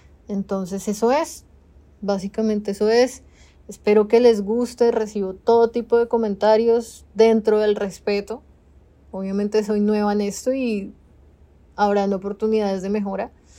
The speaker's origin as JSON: {"language": "Spanish", "region": "Bogotá", "country": "Colombia", "moved": "as an adult", "lives_now": "Canada", "said": "Soy colombiana, de Bogotá específicamente. Tengo 33 años y hace 2 años casi, en septiembre se cumplen los 2 años, vine a vivir a Canadá con mi señor esposo."}